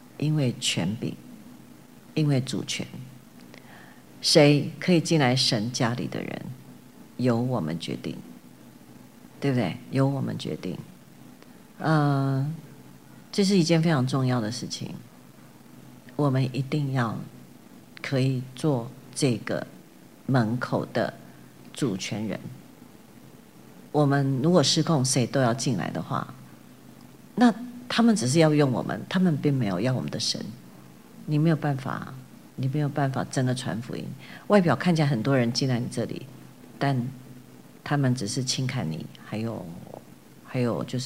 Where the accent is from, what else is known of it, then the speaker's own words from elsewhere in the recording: Kaohsiung, Taiwan; 我小时候在高雄，我们家就没有在关门的